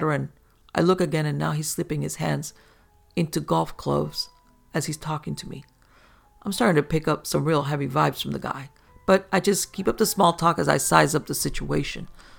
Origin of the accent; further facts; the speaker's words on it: Arkansas, United States; When I was a kid growing up in Arkansas, from time to time we used to go to the farm. The farm is about 150 acres of land owned by my grandparents in rural Arkansas.